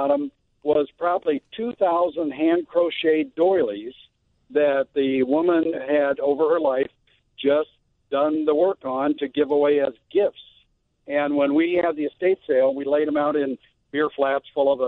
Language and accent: English; Peoria, Illinois, United States; I'm the guy from Peoria that called last week about the hoarders.